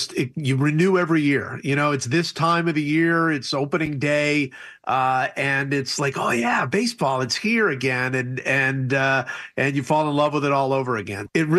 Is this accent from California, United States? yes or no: no; Cleveland, Ohio, United States; For me, that was growing up in Cleveland. It was playing catch with my dad.